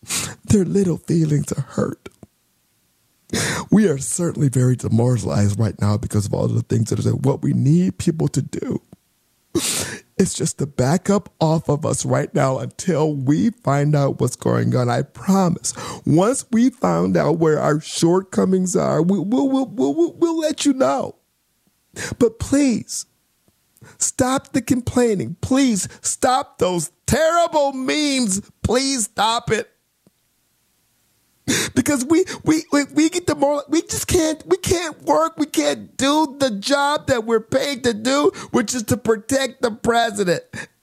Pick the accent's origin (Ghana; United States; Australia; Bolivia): United States; Milwaukee, Wisconsin; I was there. I was in Milwaukee. That's my hometown, by the way.